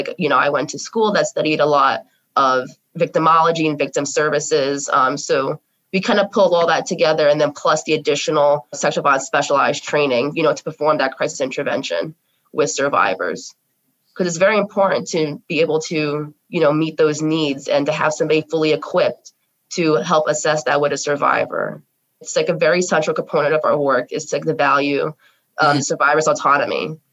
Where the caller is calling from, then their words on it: Bloomfield, New Jersey, United States; My pronouns are she, her, hers, and I am coming from Bloomfield, New Jersey.